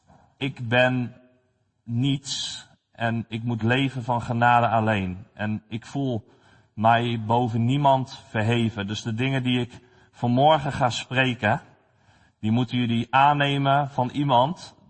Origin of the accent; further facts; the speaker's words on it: Barneveld, Gelderland, Netherlands; Ik kom uit Barneveld. Ik ben getrouwd met Judith. En ik heb 4 kinderen.